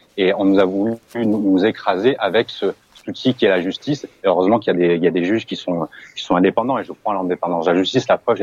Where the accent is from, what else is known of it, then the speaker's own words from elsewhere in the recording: France; en tant que Français